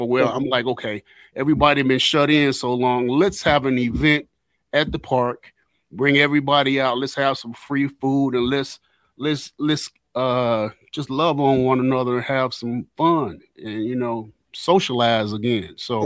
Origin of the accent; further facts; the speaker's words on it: Detroit, Michigan, United States; now in Muskegon, United States; I'm originally from Detroit. When I came to Muskegon in the summer of 83.